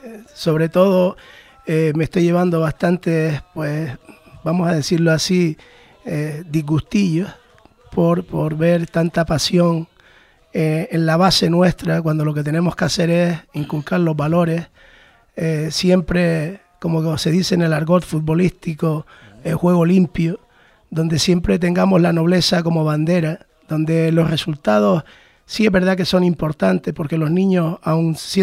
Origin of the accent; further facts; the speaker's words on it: Canary Islands, Spain; debemos siempre pues llevarlo como bandera, como canario